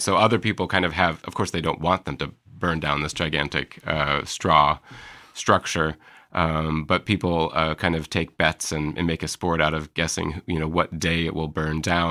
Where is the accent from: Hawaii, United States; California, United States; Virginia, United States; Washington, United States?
Washington, United States; Seattle; Yeah, so we actually did it at church and grew up at the historic Swedish Tabernacle downtown in Seattle on Pike Street, which is now First Covenant Church.